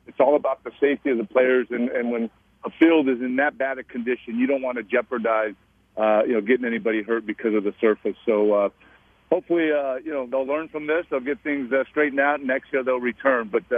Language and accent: English; United States; born there; I was actually born in the States. I'm an American, but of, you know, Mexican descent.